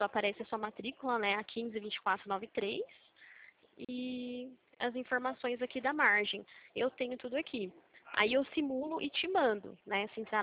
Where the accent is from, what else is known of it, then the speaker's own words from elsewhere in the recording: Limeira, São Paulo, Brazil; Eu sou de Limeira, São Paulo.